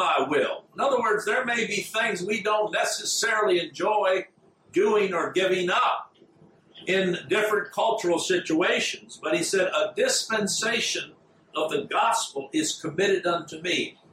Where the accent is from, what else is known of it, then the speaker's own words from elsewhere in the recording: United States; I know when I went to Africa, there was a lot that was different from what I was raised here in the United States